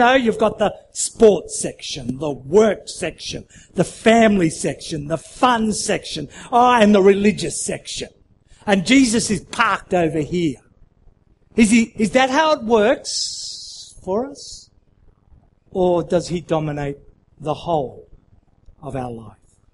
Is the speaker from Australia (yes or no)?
yes; Australia; I'm an Aussie. That's how we do it.